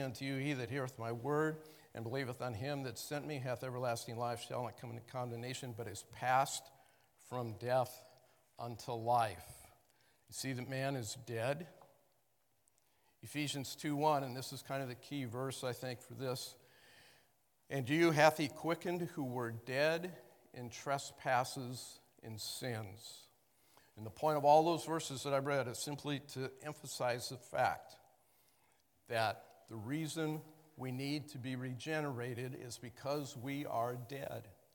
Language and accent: English; United States; born there; of course I'm a Christian. I was born in America.